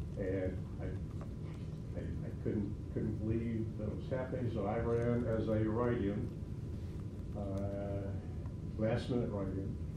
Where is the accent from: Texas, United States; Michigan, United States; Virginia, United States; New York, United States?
Virginia, United States; Lynchburg; also born or lived in Bedford County; now in Amherst, United States; I grew up in Lynchburg, a little bit in Bedford County. I've lived in Amherst for 33 years, been on council for 2 years.